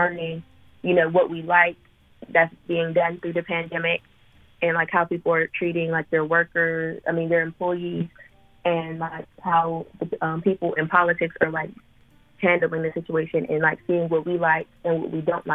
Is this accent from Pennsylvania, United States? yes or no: yes; Rankin, Pennsylvania, United States; And I'm from Rankin. So he's like literally down, like they're really literally down the street.